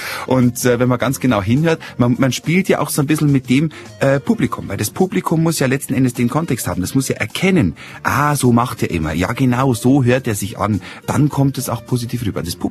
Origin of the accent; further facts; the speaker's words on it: Kaufbeuren, Bavaria, Germany; also born or lived in Seefeld am Ammersee / Herrsching; Geboren bin ich eigentlich am Ammersee, und zwar in der Nähe von, also in Seefeld am Ammersee, also habe dann in Herrsching gewohnt die ersten 3 Jahre. Mein Vater war zu dieser Zeit Soldat und so hat uns das Leben dann irgendwann nach Kaufbeuren gebracht und dort sind wir auch mehrfach umgezogen